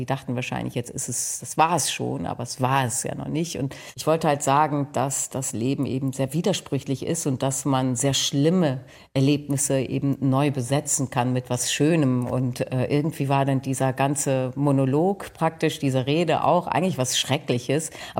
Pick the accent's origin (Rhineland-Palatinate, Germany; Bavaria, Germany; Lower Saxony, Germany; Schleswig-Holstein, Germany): Lower Saxony, Germany; Cloppenburg; Ich komme ja aus Kloppenburg, nicht wahr?